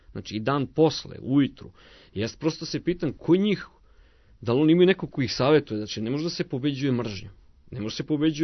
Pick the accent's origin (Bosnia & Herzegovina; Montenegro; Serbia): Serbia; Vršac, Vojvodina; born there; ja sam rođen iz Vršca